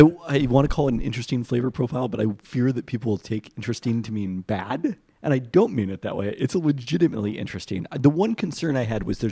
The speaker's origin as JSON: {"language": "English", "region": "Washington", "country": "United States", "tie": "born or raised there", "said": "The inspiration behind my burger comes from being a Puerto Rican growing up in Washington State."}